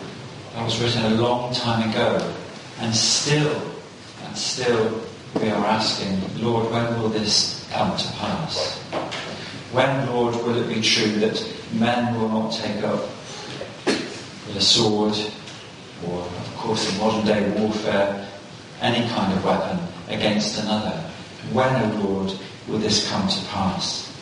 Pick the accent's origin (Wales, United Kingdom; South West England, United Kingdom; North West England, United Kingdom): South West England, United Kingdom; Plymouth; Growing up in Plymouth, of course, one of the great naval towns